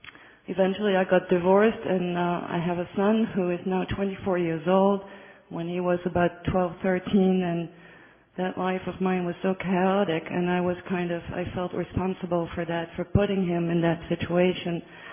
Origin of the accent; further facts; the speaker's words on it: Brussels, Belgium; I'm from Brussels, Belgium.